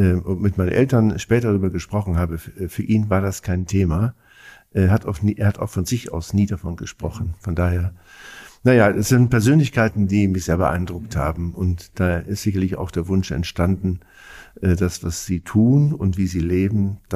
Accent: Nikolausdorf, Lower Saxony, Germany; Naja, also Nikolausdorf ist mein Heimatort.

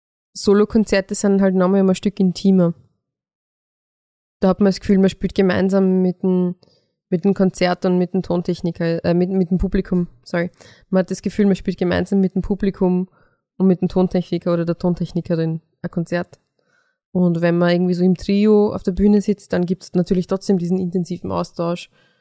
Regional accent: Lower Austria, Austria; meine Mama auch zugereiste ist und nicht aus dem Mostviertel ist. Zwar eh auch aus Niederösterreich, aber wenn man dort, wo ich aufgewachsen bin, nicht genauso redet, wie alle reden, die dort immer schon so geredet haben, dann wird man auch drauf angeredet.

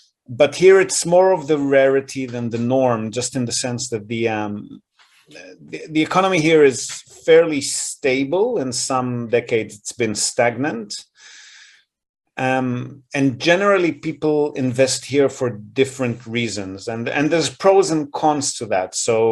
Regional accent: Israel; I grew up in Israel

